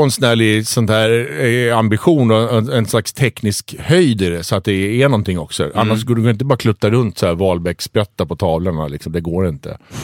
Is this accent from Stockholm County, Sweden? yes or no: yes; Stockholm, Stockholm County, Sweden; also born or lived in Ronneby; Jag flyttade från Ronneby när jag var 2, så jag har bott i Stockholm sedan dess.